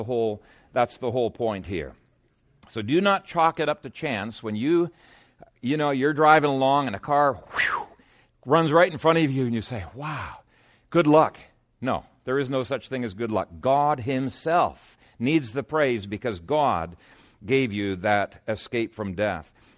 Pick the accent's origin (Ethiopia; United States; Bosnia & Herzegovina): Ethiopia; When I was a teenager growing up in Ethiopia, I had a spear and I regularly practiced with my spear.